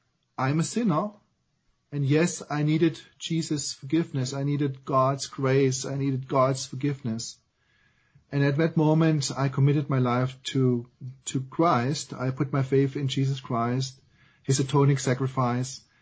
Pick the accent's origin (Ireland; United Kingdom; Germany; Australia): Germany; English is a second language; now in Greer, United States; Well, I grew up in Germany, as you can possibly detect from my accent.